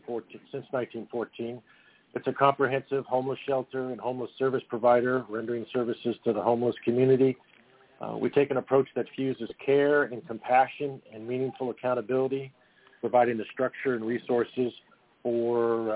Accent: Venice, California, United States; Well, Marcia, I'm a West Sider. I was born and raised in Venice, California. My family's been on the west side of L.A. for a couple, three generations.

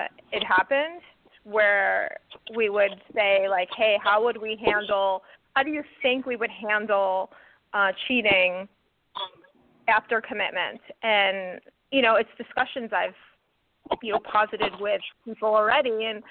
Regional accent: East Coast, United States; now in California, United States; Okay, so I'm from the East Coast, as Ted knows, and I now live in California

